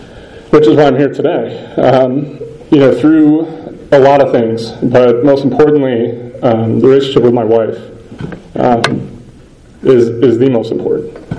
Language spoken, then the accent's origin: English; Ohio, United States; We've had family our whole lives. We grew up in Northeast Ohio.